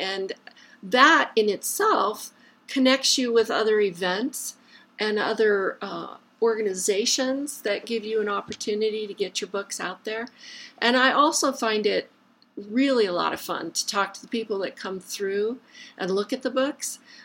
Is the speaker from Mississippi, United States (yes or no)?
no; Lakewood, Colorado, United States; also born or lived in Denver; And I grew up in Lakewood, Colorado, a suburb of Denver, and for a long time lived actually in Denver. So that's home to me.